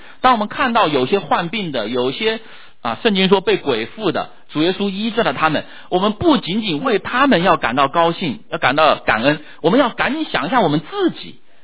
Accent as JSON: {"language": "Chinese", "country": "China", "tie": "born or raised there", "said": "那个时候我是在中国大陆，我那时候被教导人定胜天啊。我从小我是受这样的教育长大的。"}